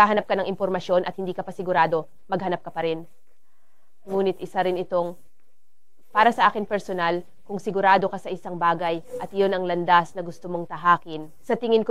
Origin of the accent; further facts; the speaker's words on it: South Africa; Tagalog is a second language; moved away as an adult; now in United States; taga South Africa ako. Lumipat ako sa United States noong 2007.